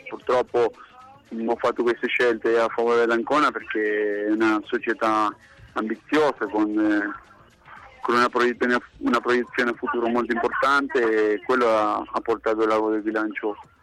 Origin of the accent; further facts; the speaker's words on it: Argentina; Come argentino sono tifoso del San Lorenzo